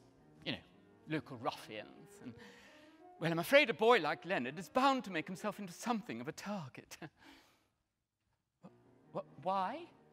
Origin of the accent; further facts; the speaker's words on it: United Kingdom; We moved here to care for Sally's old mum, and, well, at the time I thought being a Brit would give us a sort of, you know, leg up among the locals.